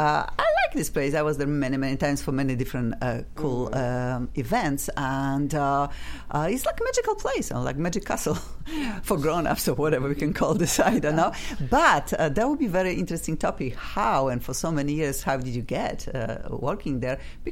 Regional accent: Poland; English is a second language; now in United States; People remember we came here from Poland

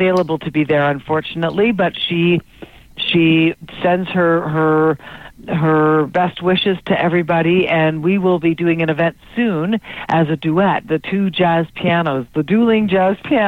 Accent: Canada; I guess being Canadian and being from the land where we have Medicare for all

